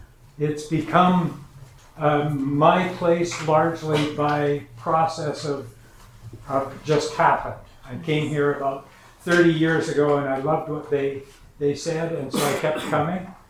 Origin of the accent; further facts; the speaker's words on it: Nelson, British Columbia, Canada; I grew up in Nelson in the Kootenays, and anyone who knows the Kootenays knows something of what that's like.